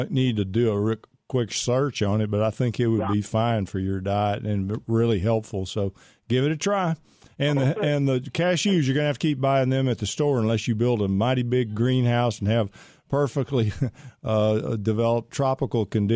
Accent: Pittsburg, Texas, United States; Here's Mary in Kilgore, Texas, not too far from where I grew up in Pittsburgh, Mary.

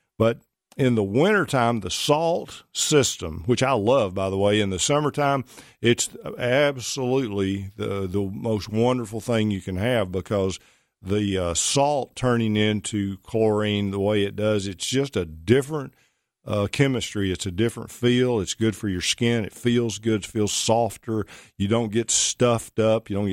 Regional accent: Pittsburg, Texas, United States; it's in Mount Pleasant, Texas, over in my old stomping grounds. I'm from Pittsburgh, about 10 miles away.

